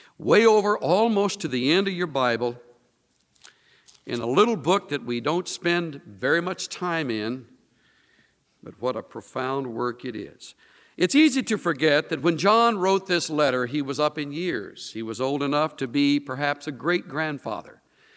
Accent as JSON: {"language": "English", "region": "the South", "country": "United States", "tie": "born or raised there", "said": "I was raised in the South where that expression is very common, If I Had My Druthers."}